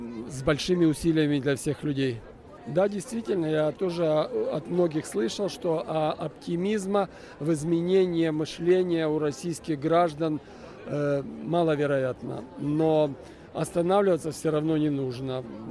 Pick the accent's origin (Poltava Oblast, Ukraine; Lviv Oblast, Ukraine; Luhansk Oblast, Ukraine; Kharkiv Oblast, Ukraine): Kharkiv Oblast, Ukraine; Kharkiv; moved away; я из Харькова, приехал 28 апреля прошлого года, уже скоро будет год.